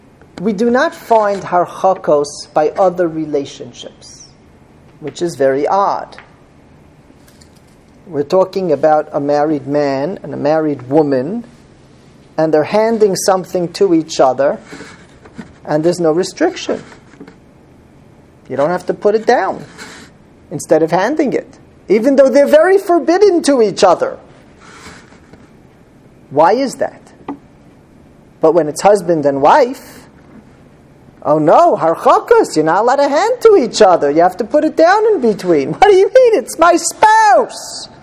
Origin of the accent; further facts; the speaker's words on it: Muncie, Indiana, United States; I remember a couple when I was growing up in Muncie.